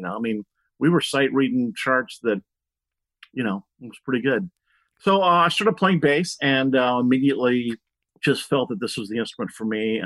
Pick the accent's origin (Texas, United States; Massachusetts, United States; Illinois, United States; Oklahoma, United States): Illinois, United States; Champaign; growing up in Champaign, Illinois, I would look, you know, kind of chubby red-haired dude